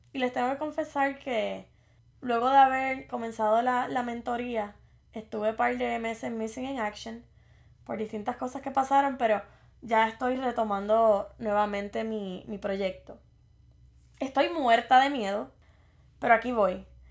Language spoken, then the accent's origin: Spanish; Morovis, Puerto Rico; now in United States; tengo 28 años. Soy del pueblo de Morovis y resido en el estado de Virginia.